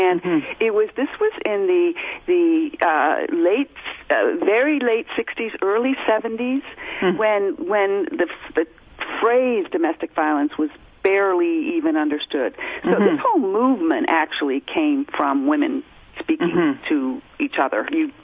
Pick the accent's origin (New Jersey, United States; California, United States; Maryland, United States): Maryland, United States; also born or lived in Illinois; had been reassigned from my home state of Maryland to East St. Louis, Illinois, and stayed in the Midwest and stayed in Illinois